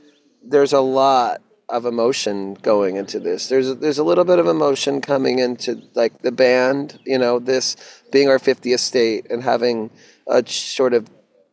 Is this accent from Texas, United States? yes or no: yes; Dallas, Texas, United States; I grew up in Dallas. I grew up in the, you know, the place where they had the most chain restaurants per capita.